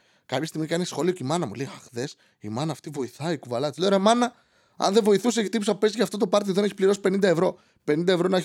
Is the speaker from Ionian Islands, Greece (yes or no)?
no; Serres, Central Macedonia, Greece; Εγώ είμαι από Σέρες. Ούτε με αυτά ασχολούμαι, αλλά είμαι από Σέρες.